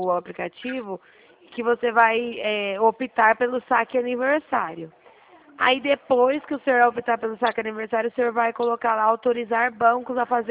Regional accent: São Paulo, Brazil; Mas eu sou aqui do estado de São Paulo.

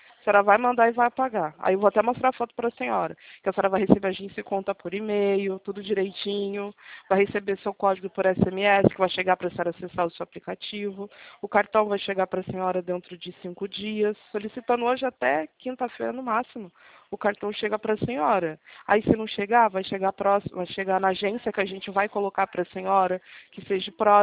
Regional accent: São Paulo, Brazil; moved away as an adult; now in Rio de Janeiro, Brazil; Oi, eu falo do Rio de Janeiro, do estado do Rio. Só que eu sou paulista, só que eu casei e vim pra cá.

